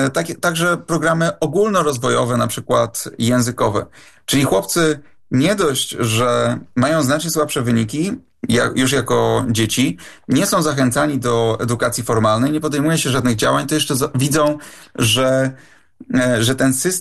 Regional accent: Poznań, Greater Poland Voivodeship, Poland; pochodzę z Poznania, czyli z dużego miasta

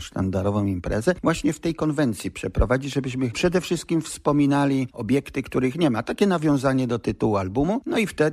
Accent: Kalisz, Greater Poland Voivodeship, Poland; jako Kaliszanin z dziada, pradziada, przede wszystkim no, interesujący się tym już od bardzo dawna

